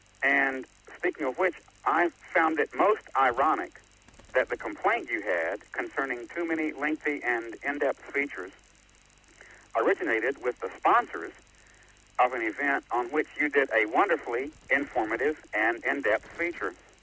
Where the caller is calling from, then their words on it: Nashville, Tennessee, United States; I'm calling from Nashville, Tennessee in the U.S.